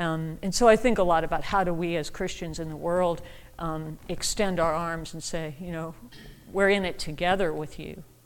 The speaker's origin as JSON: {"language": "English", "region": "New York", "country": "United States", "tie": "born or raised there", "said": "And I grew up on Long Island, so all my friends were either Italian, Roman Catholics, or Jewish."}